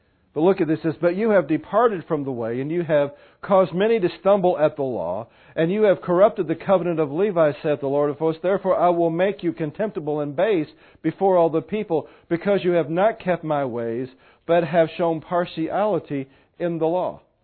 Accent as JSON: {"language": "English", "country": "United States", "said": "And we're so American."}